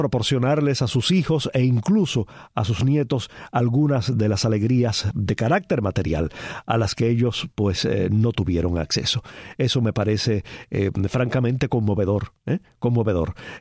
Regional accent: Palma Soriano, Santiago de Cuba, Cuba; Nací en Santiago de Cuba, de Chiripa, pero toda mi niñez transcurrió en Palma Soriano

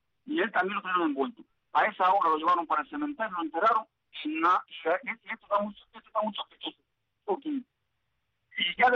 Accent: Cuba; Somos los cubanos sinceros.

